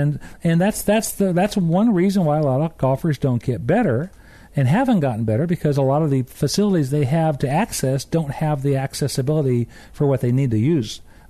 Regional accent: California, United States; I was not raised on fancy courses like these. I was raised in Southern California on the average municipal course.

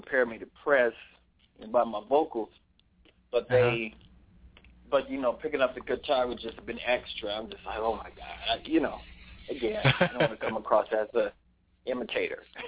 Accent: Texas, United States; growing up on the West Side, because we just came out of the height of the Civil Rights Movement, and we just moved to Texas. So growing up on the West Side wasn't pretty, you know.

